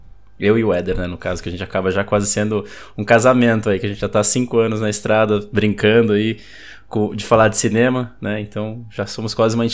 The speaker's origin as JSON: {"language": "Portuguese", "country": "Brazil", "said": "Somos brasileiros, afinal, né?"}